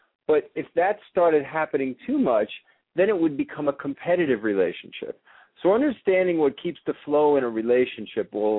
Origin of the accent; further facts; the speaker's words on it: New York, United States; now in Los Angeles, United States; Well, I am from New York originally, and I travel now between Los Angeles and Hong Kong